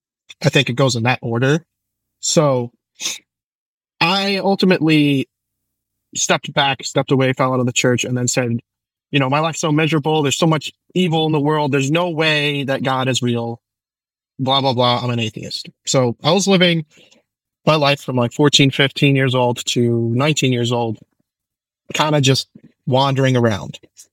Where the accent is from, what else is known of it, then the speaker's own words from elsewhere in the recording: Bronx, New York, United States; born there; Very Italian culture in the Bronx. I was born in the Bronx.